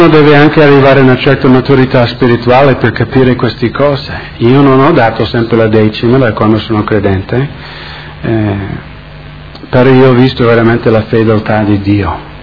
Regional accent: United States; in America, nel mio paese

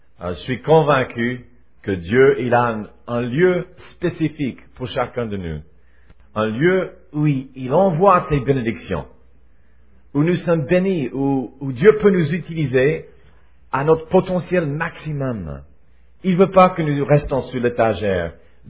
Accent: Switzerland; accent: Swiss; now in Paris, France; Ils disent que moi j'ai un accent, parce que je viens de la Suisse en fait. Et quand nous sommes arrivés ici, vous nous avez accueillis chaleureusement avec nos accents suisses.

